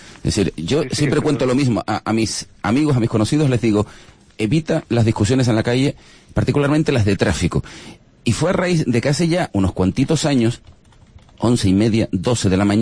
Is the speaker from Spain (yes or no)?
yes; Spain; En esto sí somos españoles.